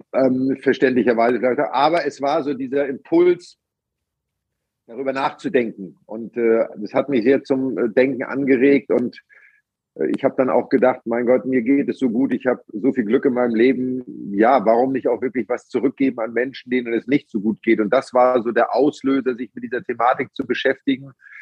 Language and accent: German; Elmshorn, Schleswig-Holstein, Germany; Genau, ich bin im Pinneberger Kreiskrankenhaus geboren, also Aha. Nur zur Geburt selber dort gewesen, aber dann aufgewachsen in Elmshorn.